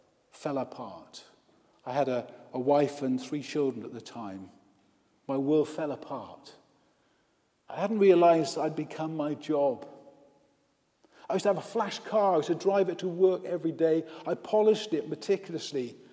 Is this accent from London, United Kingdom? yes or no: no; Wales, United Kingdom; I'm from Wales. That's why we had that hymn, by the way, just now. I am from Wales.